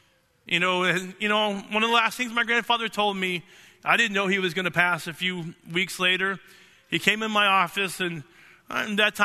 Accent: Dallas, Texas, United States; I've been to Dallas a lot of times. We're from Dallas originally.

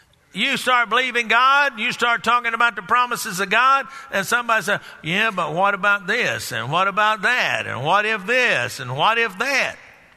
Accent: Texas, United States; I come from Texas. We say I ain't in Texas.

